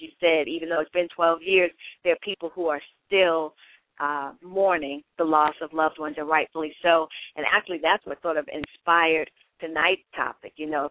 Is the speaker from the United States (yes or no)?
yes; New York, United States; Yeah, you know, I'm from New York, and so it really is amazing that I don't know anyone that passed away in that, because that is my home state